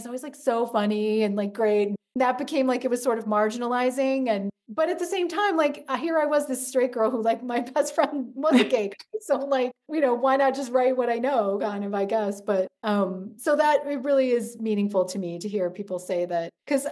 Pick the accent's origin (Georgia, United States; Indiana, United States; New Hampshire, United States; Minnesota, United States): Indiana, United States; I mean, I grew up in Indiana and like the kind of thing where like you would go to the golf course and like get high, basically.